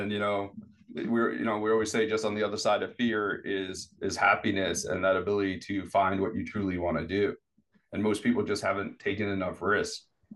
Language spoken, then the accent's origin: English; New York City, New York, United States; I'm from New York City. We don't swim in the ocean here and see things, right?